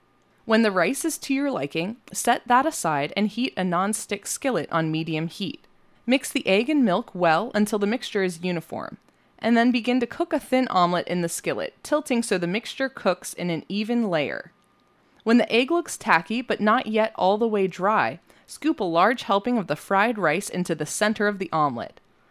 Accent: Virginia, United States; When I was growing up in Bath County, Virginia, I purchased my first volume of Japanese manga from the Scholastic Book Fair at my school

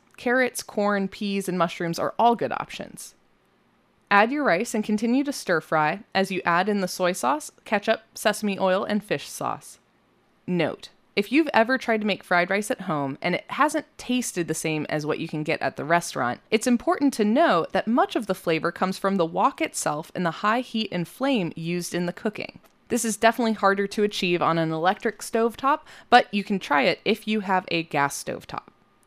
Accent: Virginia, United States; When I was growing up in Bath County, Virginia, I purchased my first volume of Japanese manga from the Scholastic Book Fair at my school

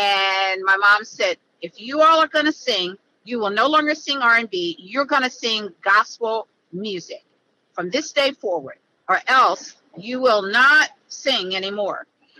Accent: Virginia, United States; We're part of Virginia's history because we were born and raised in Virginia.

